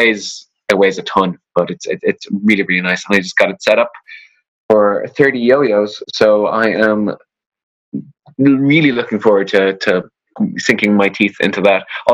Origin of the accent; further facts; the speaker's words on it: Limerick, Munster, Ireland; now in Galway, Ireland; One in my hometown of Limerick and another in my adopted hometown of Galway.